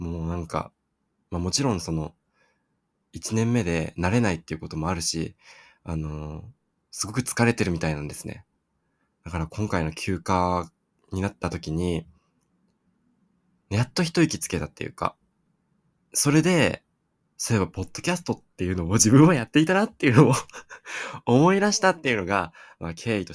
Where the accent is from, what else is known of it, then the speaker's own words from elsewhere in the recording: Sapporo, Hokkaido, Japan; 地元の札幌に帰っておりました